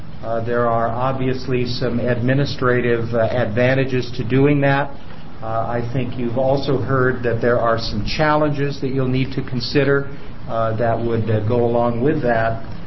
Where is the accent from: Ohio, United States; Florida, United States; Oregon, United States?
Oregon, United States; here in my home state, the one that I am very proud to be a citizen of. We're facing the possible setback that we are with respect to the Oregon Dispute Resolution Commission.